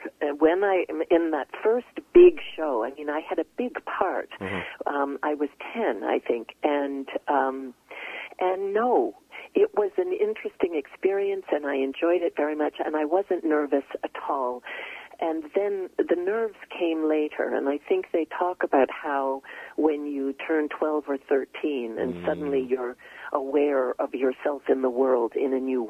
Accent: Halifax, Nova Scotia, Canada; Well, I grew up in Halifax

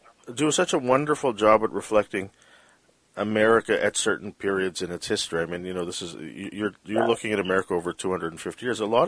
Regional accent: Canada; speaking as a Canadian, it's hard to like some Americans at this point.

